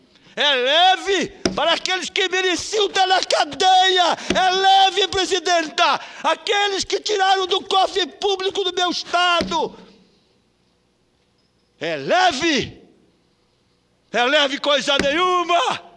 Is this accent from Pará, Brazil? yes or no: yes; Pará, Brazil; Nasci na ilha do Marajó. Sou paraense nato.